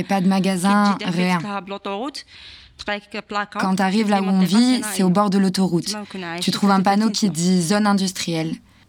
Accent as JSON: {"language": "French", "town": "Arzew", "region": "Oran Province", "country": "Algeria", "tie": "born there", "said": "Je suis née à Arzeux en 91. Arzeux, c'est proche d'Oran. Mes parents viennent de Mostaganem."}